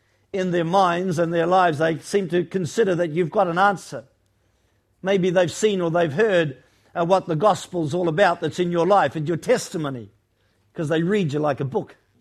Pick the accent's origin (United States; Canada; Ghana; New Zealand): New Zealand; now in Melbourne, Australia; I'm in Melbourne, but I'm a Kiwi Melbourne. I'm actually a joint citizen now, so I'm an Aussie and a Kiwi.